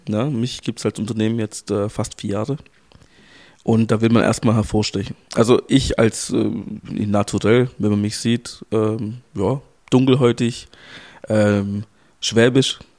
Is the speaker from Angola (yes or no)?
yes; Angola; now in Germany; Wir sind damals als Flüchtlinge aus Angola gekommen, 89 in Deutschland, beziehungsweise in Berlin gelandet noch.